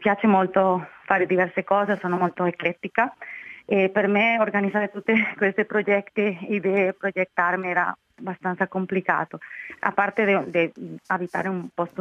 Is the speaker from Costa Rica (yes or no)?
yes; Costa Rica; io provengo da Costa Rica, per me cambiare di una città e abitare in un nuovo posto è stato comunque un momento importante nella mia vita.